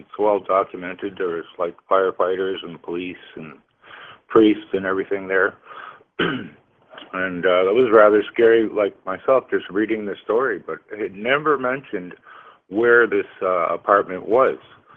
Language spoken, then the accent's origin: English; St. Catharines, Ontario, Canada; an apartment in my hometown in St. Catharines, which is just outside of Niagara Falls